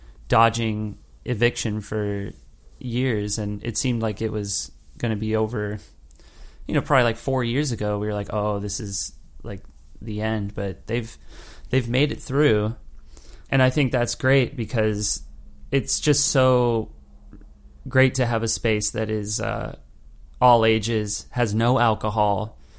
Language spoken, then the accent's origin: English; Los Angeles, California, United States; That was like me growing up in Los Angeles and in Los Angeles County